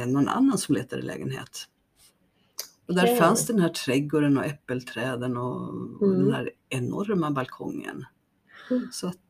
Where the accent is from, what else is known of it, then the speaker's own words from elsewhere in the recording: Kiruna, Norrbotten County, Sweden; now in Stockholm, Sweden; Alltså, jag kommer från Kiruna. Sen har jag bott i innerstan men jättelänge.